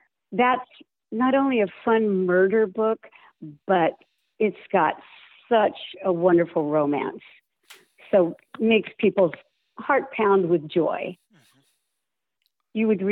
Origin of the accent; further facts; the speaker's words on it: San Diego, California, United States; But it's set in my hometown of San Diego, and it's in the delightful community of Little Italy.